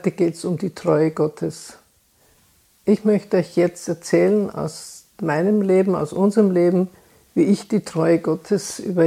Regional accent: Bavaria, Germany; Ich bin in Oberbayern aufgewachsen als das dritte Kind einer Bauersfamilie.

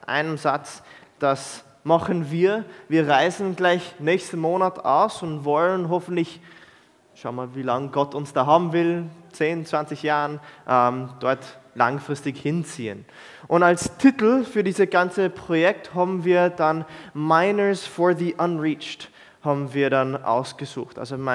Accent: Jordan; moved away as an adult; now in Austria; Ich bin in Jordanien aufgewachsen und dann nach Österreich fürs Studium.

